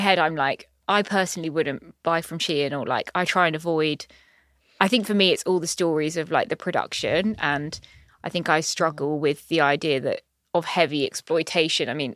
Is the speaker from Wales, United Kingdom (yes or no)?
no; Brighton, South East England, United Kingdom; I mean, I grew up in Brighton